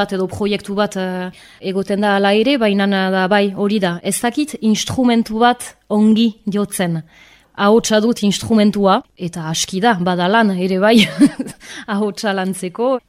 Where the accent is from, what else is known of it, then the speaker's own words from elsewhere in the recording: Arbonne, Nouvelle-Aquitaine, France; also born or lived in Bayonne; Arbonakoa naiz jatorriz, Baionan sortua